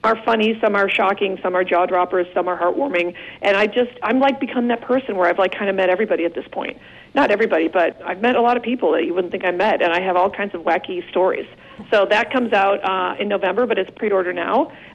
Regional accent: Queens, New York, United States; Are you from Normal Parents? I'm from Queens."

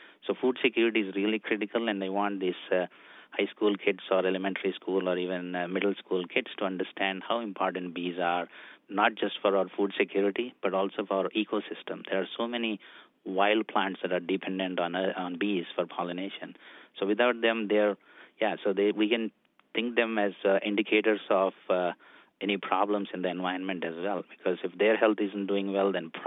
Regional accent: India; so I'm originally from India.

